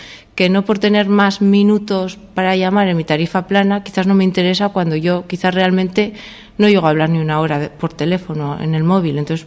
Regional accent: Logroño, La Rioja, Spain; Pues soy de Logroño, he vivido allí casi toda mi vida

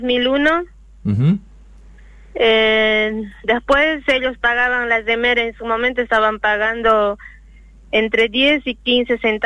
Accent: Sucre, Chuquisaca, Bolivia; now in Argentina; Sí, soy de Sucre, Bolivia.

